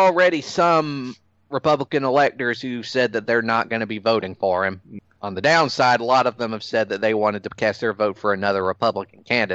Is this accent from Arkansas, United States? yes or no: no; Georgia, United States; I'm from Georgia, and that's a new one to me.